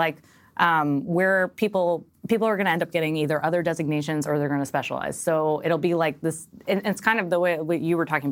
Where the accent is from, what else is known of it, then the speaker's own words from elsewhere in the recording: Rockaway, New York, United States; Sure, I grew up in Rockaway in Queens.